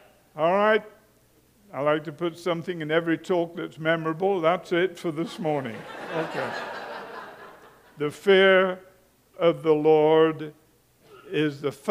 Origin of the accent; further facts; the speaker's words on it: United Kingdom; moved away as an adult; now in United States; I'm a Brit, and I lived the first half of my life in Britain